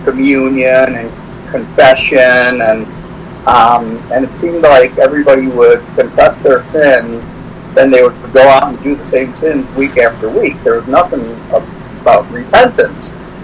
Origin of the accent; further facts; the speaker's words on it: Chicago, Illinois, United States; born there; I was born in Chicago, Illinois, at St. Joseph's Hospital in 1968.